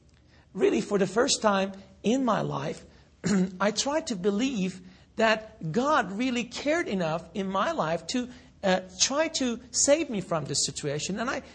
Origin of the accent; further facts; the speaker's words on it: Iran; I am originally from Iran, and I was born in a Shiite Muslim family.